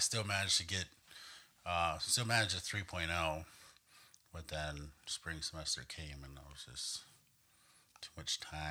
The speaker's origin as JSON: {"language": "English", "town": "Pryor", "region": "Montana", "country": "United States", "tie": "born or raised there", "said": "I grew up in Pryor, Montana. It's about 30 miles south of Billings, as the crow flies"}